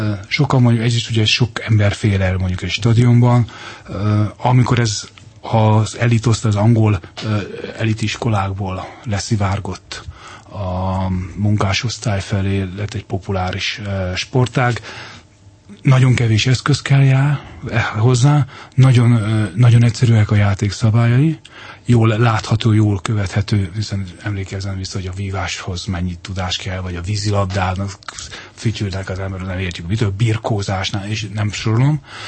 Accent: Hungary; magyarok vagyunk

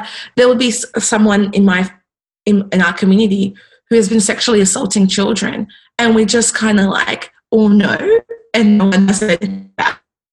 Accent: Ethiopia; okay, they're from Nigeria, I'm from Ethiopia. We have like no language.

